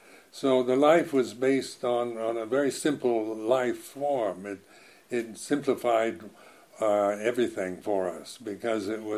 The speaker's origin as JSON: {"language": "English", "country": "United States", "said": "And as an American, you're brought up with this idea"}